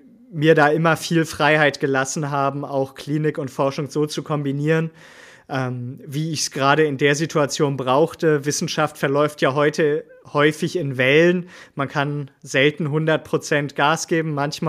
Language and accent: German; Schleswig-Holstein, Germany; Also grundsätzlich bin ich Schleswig-Holsteiner.